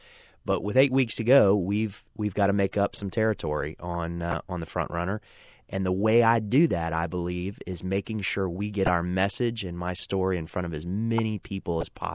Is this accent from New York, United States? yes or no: no; Orlando, Florida, United States; So, you know, I am from Orlando.